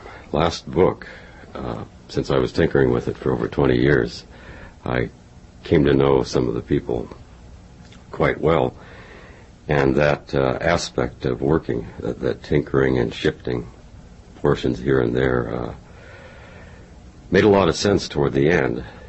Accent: Carrington, North Dakota, United States; born there; I was born in Carrington, North Dakota, 1941, I believe.

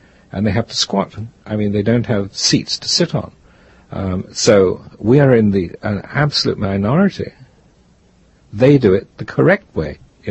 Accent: England, United Kingdom; moved away as an adult; now in United States; And then when I came to the States from England, I went to Hollywood

